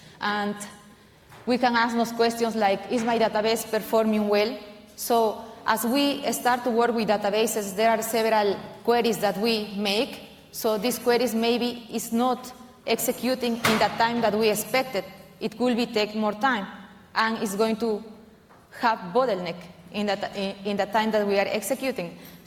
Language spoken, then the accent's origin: English; Peru; About me, I am from Peru.